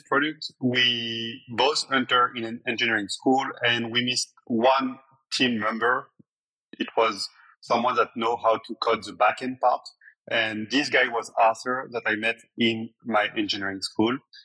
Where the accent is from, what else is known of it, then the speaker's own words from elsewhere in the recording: Paris, Île-de-France, France; I was born in Paris. At 18, I studied mathematics at Paris Dauphine.